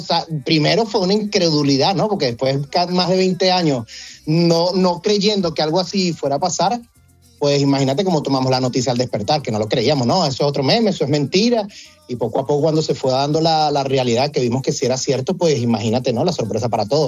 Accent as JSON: {"language": "Spanish", "country": "Venezuela", "said": "somos venezolanos"}